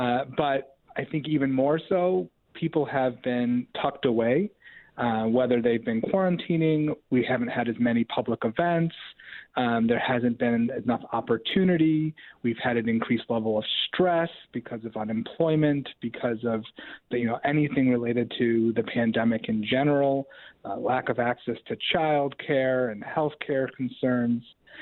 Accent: Rochester, New York, United States; You know, this is my hometown. I grew up here, and I'm just so frustrated and sad. You know, I'm new to the legislature, but I'm not new to Rochester.

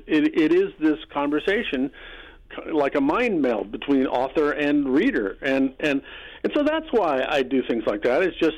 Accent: Omaha, Nebraska, United States; So my Omaha childhood. What do you want to know? I was born in Dundee, then moved to 90th Street when I was 3 years old and lived there until my mom sold the house.

